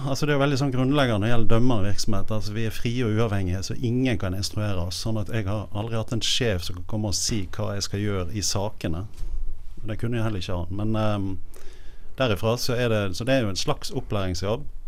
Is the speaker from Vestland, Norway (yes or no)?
yes; Odda, Vestland, Norway; Ja, jeg er fra Odda i Hardanger.